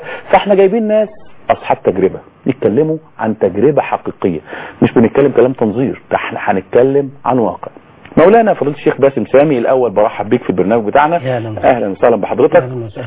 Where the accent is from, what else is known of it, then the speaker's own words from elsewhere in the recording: Egypt; والذي نحتاج إليه جميعا كمصريين بل ومسلمين